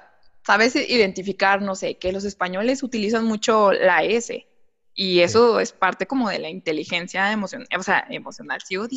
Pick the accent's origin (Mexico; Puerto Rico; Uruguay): Mexico; para si nos escuchan de otros países, nosotros somos mexicanos, por favor